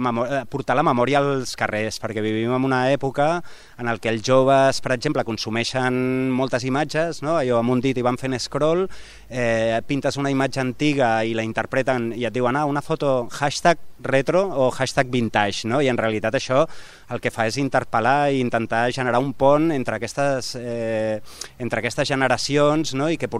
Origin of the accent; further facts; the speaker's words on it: Barcelona, Catalonia, Spain; he conegut una Catalunya que com a barceloní que mirem sempre al Malí